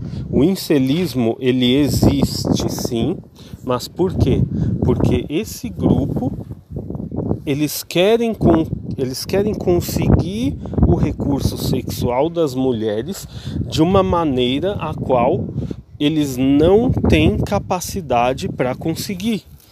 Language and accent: Portuguese; Brasília, Federal District, Brazil; eu sou feio, eu sou candango, pessoal